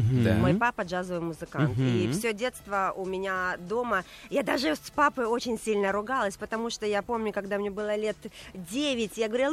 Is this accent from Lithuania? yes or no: yes; Lithuania; now in Kyiv, Ukraine; ну, понимаете, дело в том, что я приехала сюда с Литвы.